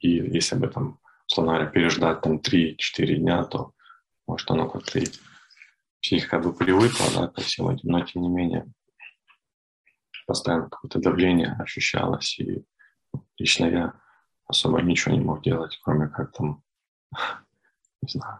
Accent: Poltava Oblast, Ukraine; Я родом из Полтавской области.

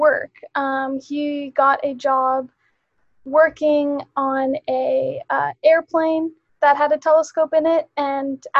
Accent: Boulder, Colorado, United States; born there; I was born in Boulder, Colorado in 2000.

